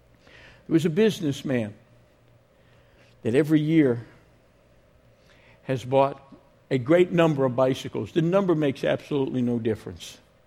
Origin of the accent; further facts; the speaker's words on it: New Jersey, United States; Like I said, I'm Jewish. I'm from New Jersey. I was raised outside of the church entirely, so I need answers, and the Bible gives them.